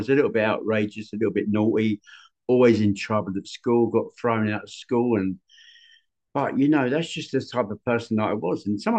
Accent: London, United Kingdom; I come from London. That's where I was at, you know, and in London, it was different. I grew up in the 60s and the 70s

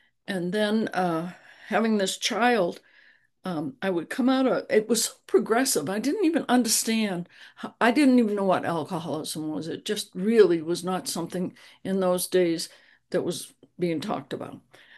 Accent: New England, United States; I guess I want to say that I was raised in New England.

